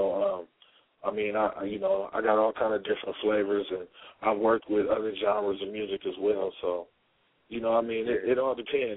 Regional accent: San Francisco, California, United States; Well, you know, I'm from the Bay Area. You feel me? I'm from Frisco. You know what I'm saying? You know, Ocean View District.

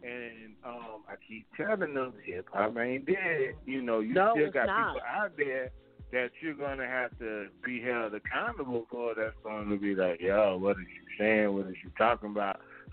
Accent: New York City, New York, United States; I was raised in Harlem and the Bronx, and we all know that hip hop started at in the Bronx.

